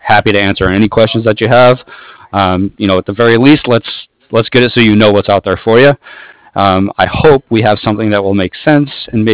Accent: San Francisco, California, United States; now in San Diego, United States; Oh, I'm from San Francisco.

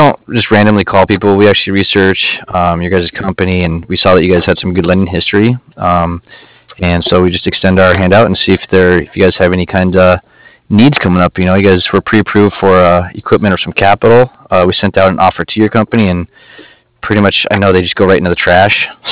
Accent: Colorado, United States; Denver? Oh, right on. I'm actually from Colorado.

